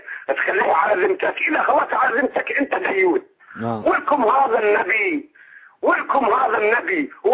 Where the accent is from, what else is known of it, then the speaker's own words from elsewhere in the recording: Iraq; أنا عراقي